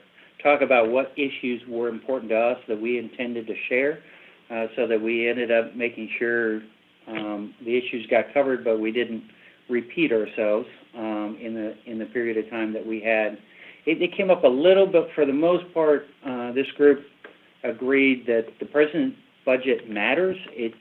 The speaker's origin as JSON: {"language": "English", "region": "Iowa", "country": "United States", "said": "I mentioned that I was from Iowa. I mentioned that we're a big ethanol-producing state."}